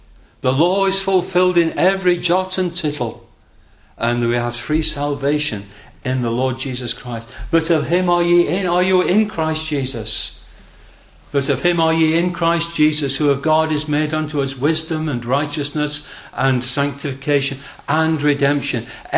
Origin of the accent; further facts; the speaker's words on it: the north of England, United Kingdom; a pawn shop up in the north of England, which is, as my accent will display, is a place